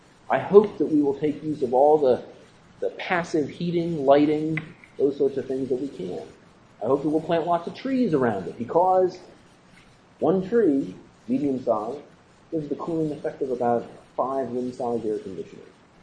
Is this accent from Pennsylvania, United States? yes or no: yes; Souderton, Pennsylvania, United States; I walk around my hometown at night, Souderton.